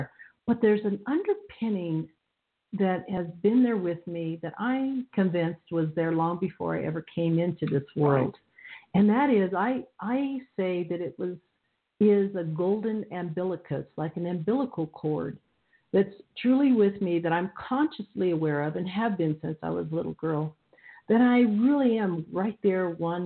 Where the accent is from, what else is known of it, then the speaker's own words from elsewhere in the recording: Kansas, United States; born there; I was born in the Midwest, Kansas, and into a Catholic Irish German family.